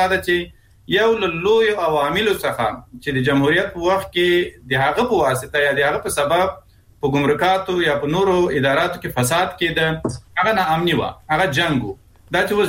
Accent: Afghanistan; زه شخصا د یو افغان په حیث دې ته خوشاله یم

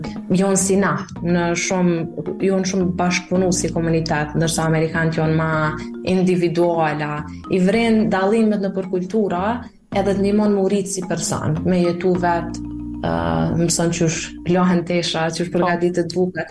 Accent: Kosovo; mu të ke që është e pa mundur one si një kosovare 18 vjeqare me fitu busht plot

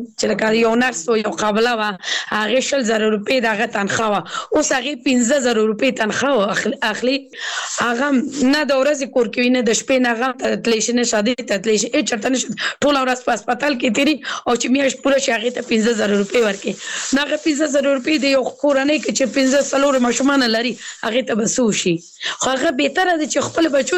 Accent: Kabul, Afghanistan; زه اوس بل ولایت کې سګم زه په خپل د کابل ولایت نه یم

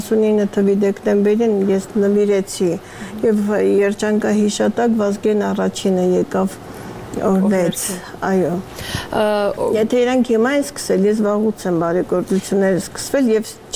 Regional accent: Yerevan, Armenia; ես ապրել եմ Երևանում, ծնվել եմ Երևանում, ապրում եմ եւ գլուխս բարձր քայլում եմ այս Երևանի փողոցներում։

